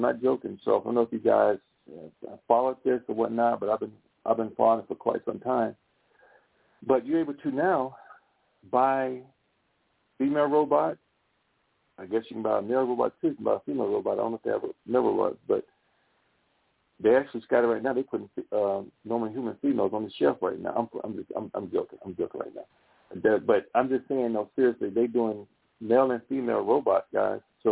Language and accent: English; Louisiana, United States; I'm from Louisiana, guys, so we speak all different types of languages down there.